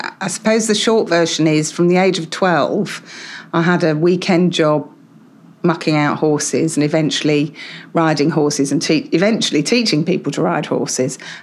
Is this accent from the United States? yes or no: no; Nottingham, East Midlands, United Kingdom; accent: Essex accent with a Nottingham timing; also born or lived in Havering; I was born in the London borough of Havering, but that's effectively Essex, and I grew up in Nottingham, so I have this really weird mix. I often say I've got an Essex accent with a Nottingham timing, which is slower